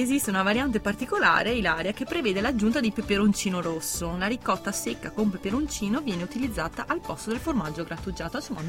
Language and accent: Italian; Veneto, Italy; E poi c'è la ricotta veneta, e qua insomma sono contenta e orgogliosa che anche nella mia terra.